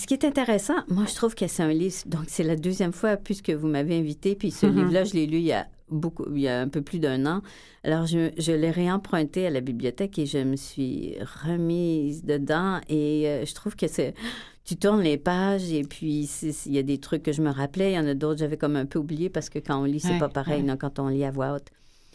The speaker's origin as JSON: {"language": "French", "region": "Quebec", "country": "Canada", "tie": "born or raised there", "said": "Moi, je suis québécoise, j'ai été élevée en québécois, mais je suis moitié italienne."}